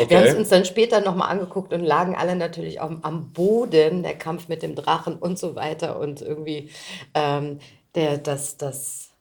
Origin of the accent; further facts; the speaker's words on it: Göttingen, Lower Saxony, Germany; now in Berlin, Germany; ich komme ja aus Göttingen